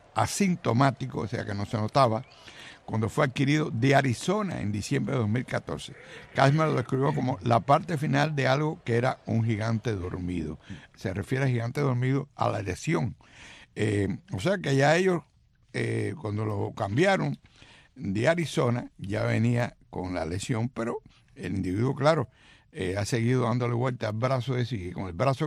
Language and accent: Spanish; Cuba; somos cubanos